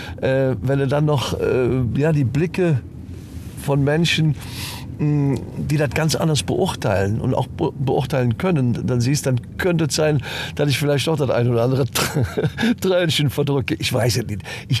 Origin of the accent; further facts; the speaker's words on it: Schlebusch, North Rhine-Westphalia, Germany; Ich bin in Schlebusch geboren und werde ewig ein Schlebischer Junge bleiben.